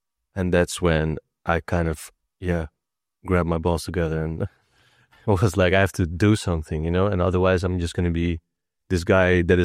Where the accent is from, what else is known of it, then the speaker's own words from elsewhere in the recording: Amsterdam, North Holland, Netherlands; when I grew up in Osdorp, the only thing I could think about was football.